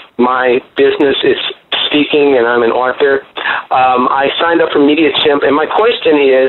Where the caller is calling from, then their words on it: California, United States; I'm calling you from Southern California, the Inland Empire.